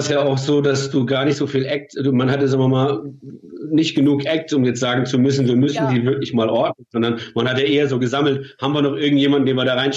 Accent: Mannheim, Baden-Württemberg, Germany; hat mich auch damals ziemlich gepackt, musikalisch, großartiger Sänger. Wir sind beide aus Mannheim.

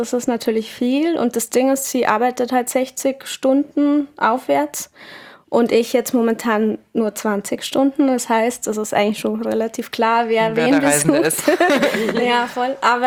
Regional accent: Munich, Bavaria, Germany; als Münchnerin, als Mensch, der Kultur und Subkultur halt lebt

